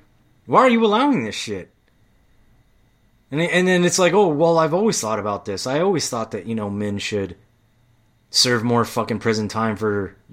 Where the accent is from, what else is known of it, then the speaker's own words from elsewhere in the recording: United States; because I'm an American, David.